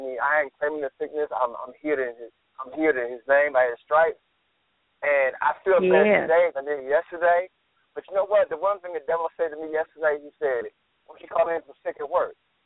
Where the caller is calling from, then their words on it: Arkansas, United States; Arkansas.